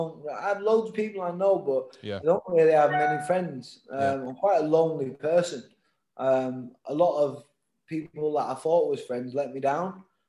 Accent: Hull, Yorkshire and the Humber, United Kingdom; I wanted to sign off in Hull. I wanted to come back to my hometown and all those that couldn't go out to Madison Square Garden, sign a fight in front of them and have one more.

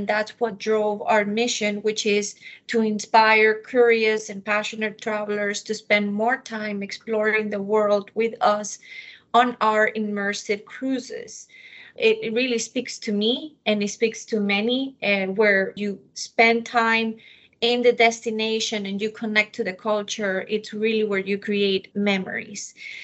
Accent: Ecuador; moved away as an adult; now in United States; I was born and raised in Ecuador. I came to the U.S. to study university

